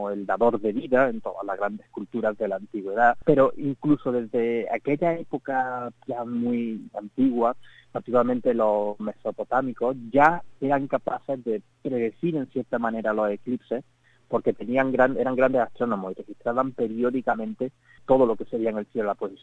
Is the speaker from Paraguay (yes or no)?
no; Spain; yo recuerdo de niño en España que ya escuchaba hablar del eclipse de Estados Unidos